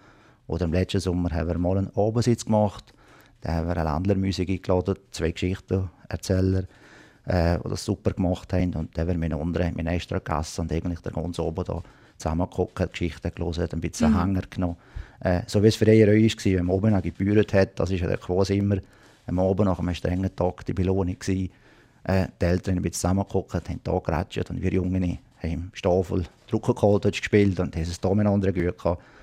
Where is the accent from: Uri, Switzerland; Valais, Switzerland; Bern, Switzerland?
Valais, Switzerland